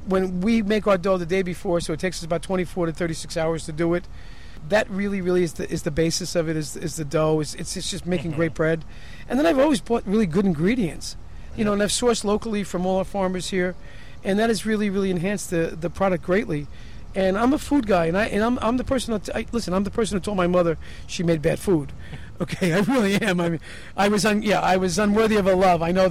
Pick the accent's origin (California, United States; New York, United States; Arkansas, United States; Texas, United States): New York, United States; Saratoga; I grew up a lot in Saratoga as a kid.